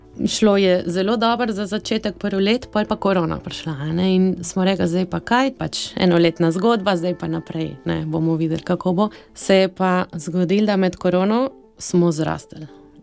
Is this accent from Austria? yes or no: no; Argentina; now in Slovenia; Študirala sem grafično tehniko v Sloveniji, drugače sem iz Argentine.